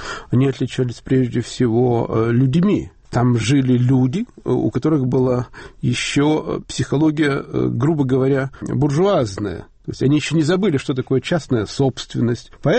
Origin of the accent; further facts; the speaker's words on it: Chernivtsi, Chernivtsi Oblast, Ukraine; для меня город Черновцы родной не только потому, что я связан с ним жизнью своей, детством или отрочеством